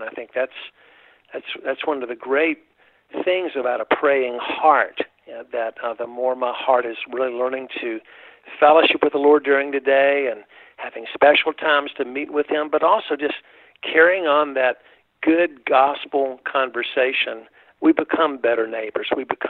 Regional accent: North Carolina, United States; The background I grew up in, the spiritual envelope I grew up in North Carolina

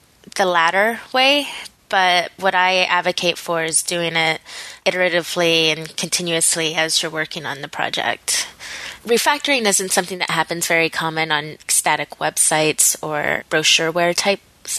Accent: Nashville, Tennessee, United States; also born or lived in Memphis; now in San Francisco, United States; Before that, I was in Memphis. I've lived there for 5 years, and my hometown is Nashville. I moved out here for a job, and I'm pretty happy in San Francisco.

